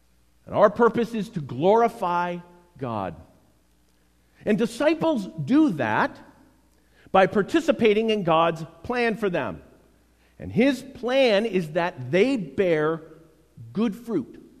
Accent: New York, United States; when I was growing up, I grew up in the Hudson Valley, and in my younger elementary years, we lived in a house that was virtually surrounded by apple orchards.

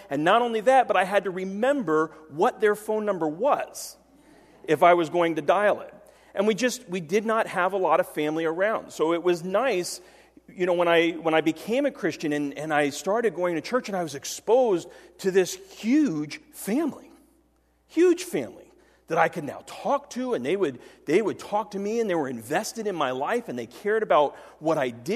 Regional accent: Florida, United States; Growing up in South Florida, all of my family lived in northern New Jersey and in Tennessee.

